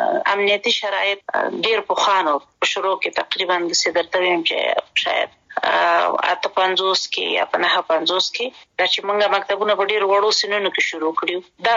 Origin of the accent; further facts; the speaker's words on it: Kunar, Afghanistan; also born or lived in Kabul; زه اصلا د کونړ ولایت یم او پیدایښت تم په خپل مملکت کې دی لومړنۍ زده کړې مې یعنی اول او دویم صنف مې د کونړ په ولایت کې لوسته دي دریم صنف نه بیا کابل ته راغلی